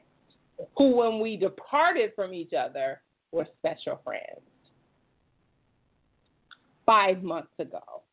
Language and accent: English; the South, United States; But of course, I'm from the South, so your word is bond.